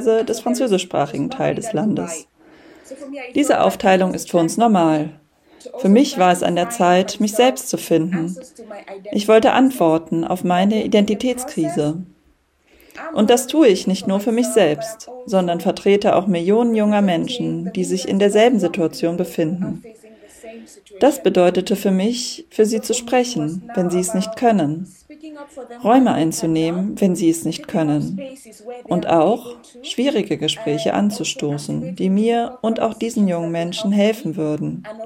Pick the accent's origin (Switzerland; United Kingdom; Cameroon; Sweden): Cameroon; Northwest Region; Allein aus Nso, wo ich herkomme, stammen 300 Objekte.